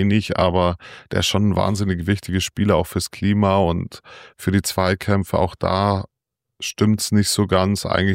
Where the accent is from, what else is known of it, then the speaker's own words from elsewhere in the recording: Munich, Bavaria, Germany; als Münchner hätte ich das nicht erwartet.